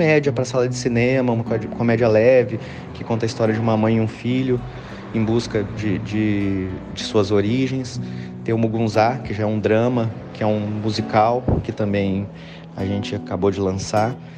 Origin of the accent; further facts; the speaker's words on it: Pouso Alegre, Minas Gerais, Brazil; moved away as an adult; eu sou nascido em Pouso Alegre, sou pousoalegrense. Passei minha infância, minha juventude, início da minha vida adulta aí em Pouso Alegre, né? E estudei a vida toda no Colégio Pouso Alegre.